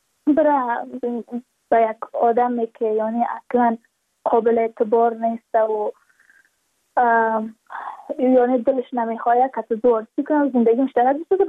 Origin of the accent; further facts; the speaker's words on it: Badakhshan, Afghanistan; چون ما از بدخشان هستیم